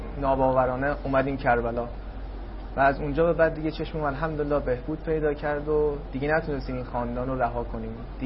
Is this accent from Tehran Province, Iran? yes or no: yes; Tehran, Tehran Province, Iran; now in Karbala, Iraq; بچه تهران هستم